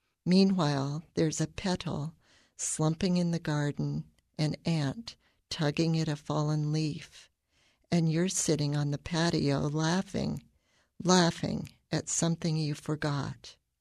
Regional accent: Dayton, Ohio, United States; I'm a poet from Dayton.

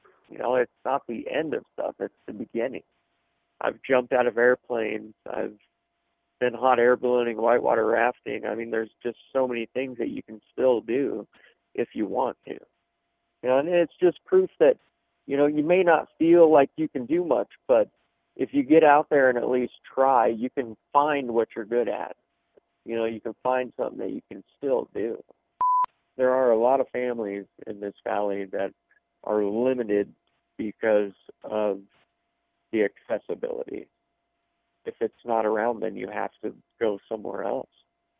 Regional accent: Gypsum, Colorado, United States; I grew up in Gypsum. I've been in Glenwood Springs probably about 9 years.

